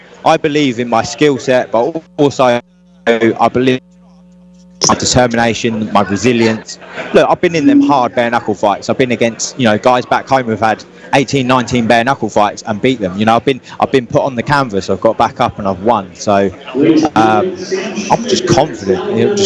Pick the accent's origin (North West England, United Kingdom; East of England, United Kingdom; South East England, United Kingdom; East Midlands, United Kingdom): East of England, United Kingdom; So I'm from Cambridgeshire, so just outside of London. I'm from a farming background. My dad's a farmer. I'm a country kid.